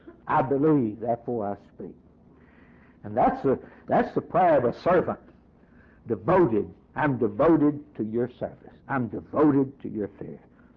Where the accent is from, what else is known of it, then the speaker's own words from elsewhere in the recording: the South, United States; Now, I was raised in the South, and that magazine ain't Southern Living. That's not the way they lived in the South where I grew up.